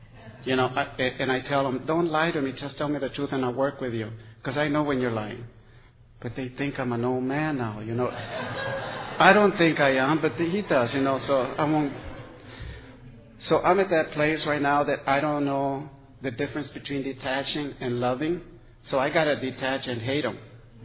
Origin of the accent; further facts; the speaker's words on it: Anaheim, California, United States; I'm from Anaheim, California.